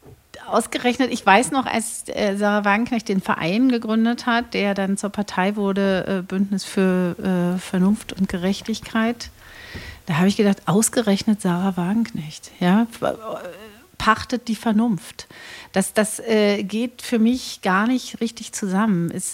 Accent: East Germany, Germany; gerade als Ostdeutsche

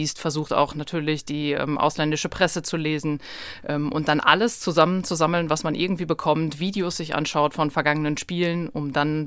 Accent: North Rhine-Westphalia, Germany; Ich liebe meine Heimat, das Sauerland, die Ruhe, den Wald, das Bergige, was wir hier haben. Mhm. Meine Familie, meine Freunde. Ich bin hier groß geworden, geboren. Ich will hier nicht weg.

